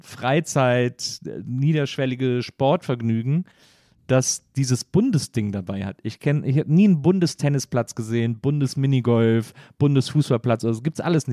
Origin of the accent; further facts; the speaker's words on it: Berlin area, Germany; weil ich komme ja auch aus der Region. Und wir sind früher, ich komme aus so einer kleinen Stadt.